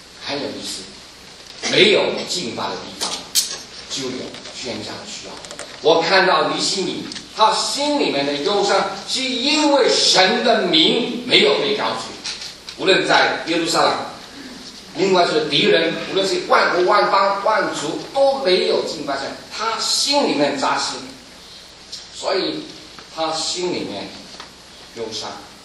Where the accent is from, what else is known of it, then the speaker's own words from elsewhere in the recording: Guangdong, China; 因为我来讲，我是广东人。